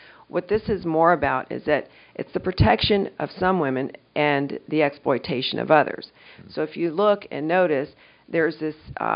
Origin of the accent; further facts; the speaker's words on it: New York, United States; born there; I was born in New York but didn't grow up in New York.